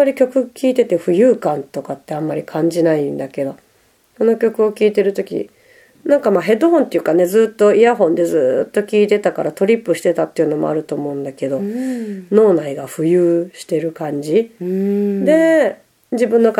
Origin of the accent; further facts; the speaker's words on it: Kansai, Japan; で、私の実家が、まあ、関西なんですけど